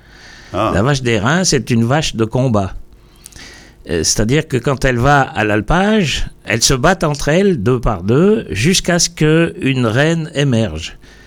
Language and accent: French; Switzerland; moved away as an adult; now in France; Moi, je suis un breton rapporté, comment est-ce qu'il faut dire ça ? Je suis né en Suisse et j'ai vécu en Suisse pendant 66 ans avant de tomber fou amoureux de la Bretagne, ce qui m'a amené à devenir breton.